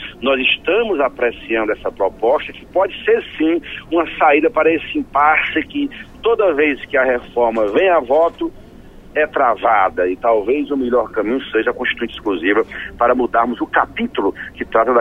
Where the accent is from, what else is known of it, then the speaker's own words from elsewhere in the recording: Ceará, Brazil; eu vou do estado do Ceará, eu já participei de vários debates com os deputados federais lá do meu estado.